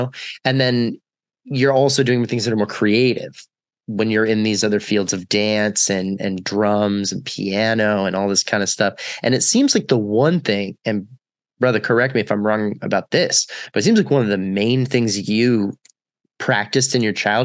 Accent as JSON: {"language": "English", "region": "Texas", "country": "United States", "tie": "born or raised there", "said": "I think about growing up in Texas and being into hip hop."}